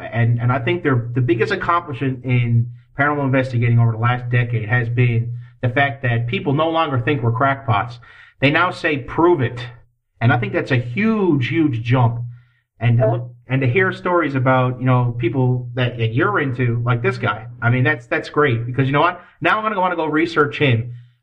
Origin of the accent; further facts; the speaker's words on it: Newfoundland and Labrador, Canada; I'm from Newfoundland, which is the most Irish island on the planet. We're about as Irish as you can get, with still having a maple leaf on our chest.